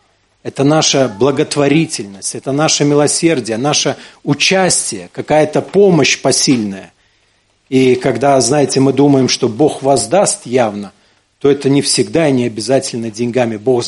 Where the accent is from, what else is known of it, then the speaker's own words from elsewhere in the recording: Belarus; мы, белорусы, сами по себе, да, скромные люди.